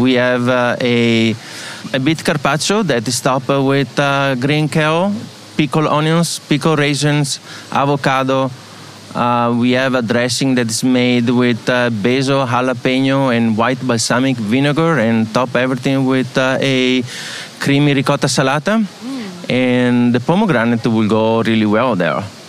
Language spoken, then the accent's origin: English; Venice, Veneto, Italy; English is a second language; You know, I come from Venice, and we are close to Chioggia.